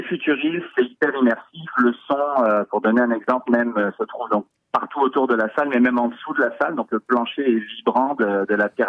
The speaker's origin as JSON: {"language": "French", "country": "France", "accent": "French", "moved": "as an adult", "lives_now": "Canada", "said": "Comme vous l'entendez à mon accent, je suis français. Hein, ça fait 14 ans que je suis ici"}